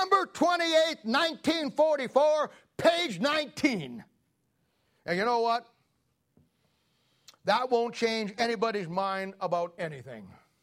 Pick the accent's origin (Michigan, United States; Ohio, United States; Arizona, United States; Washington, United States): Ohio, United States; Canton; I'm from Canton, Ohio, right up in Akron, 30 miles.